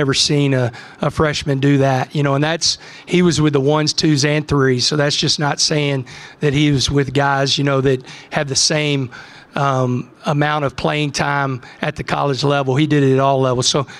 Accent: Texas, United States; Yeah, I'm a Texan and grew up the old Southwest Conference and then the old Big 12.

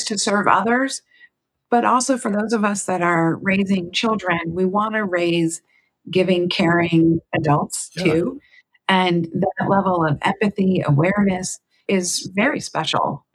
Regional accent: Washington, District of Columbia, United States; now in Atlanta, United States; And I grew up in the Washington, D.C. area, not in Atlanta. Here now in Atlanta, we belong to a synagogue

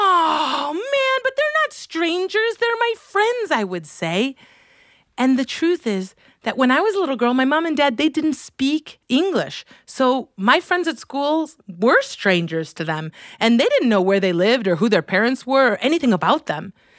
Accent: Chicago, Illinois, United States; I come from a Colombian family, but I was born and raised in Chicago.

